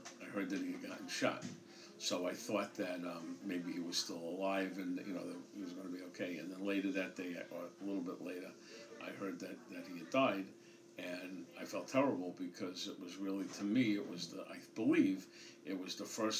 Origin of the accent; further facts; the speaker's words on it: Brookline, Massachusetts, United States; also born or lived in Dorchester, United States; I grew up to the second grade in Dorchester, and then the third grade through the eighth grade, I lived in Brookline.